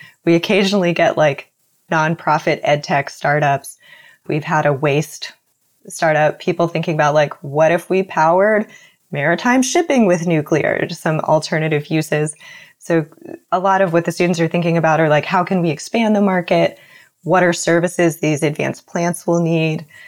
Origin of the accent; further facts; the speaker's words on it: Pennsylvania, United States; moved away as an adult; also born or lived in Midwest; now in Bay Area, United States; I grew up in Pennsylvania, went to school in the Midwest, did not in any way consider myself associated with innovation or startups. And I moved to the Bay Area